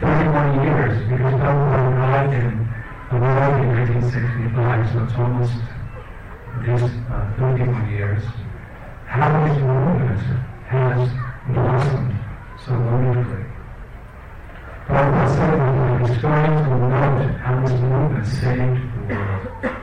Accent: San Francisco, California, United States; born there; Somebody asked us, who are you? What are you? I'm American. I was born in San Francisco in 1949.

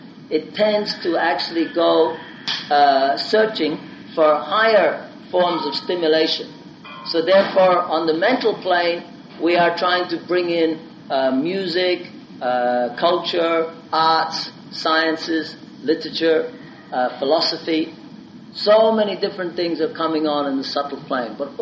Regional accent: Ireland; born there; I'm born in Ireland, I grow up as an Irish person.

